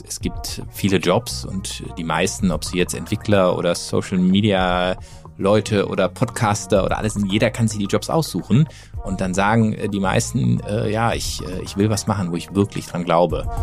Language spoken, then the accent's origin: German; Freiburg, Baden-Württemberg, Germany; now in Cologne, Germany; Aus Freiburg.